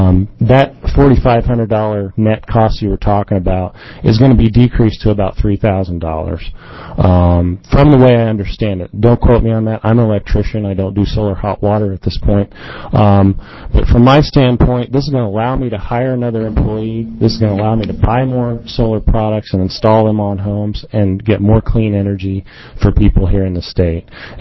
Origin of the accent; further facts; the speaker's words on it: Corvallis, Oregon, United States; I'm from Corvallis.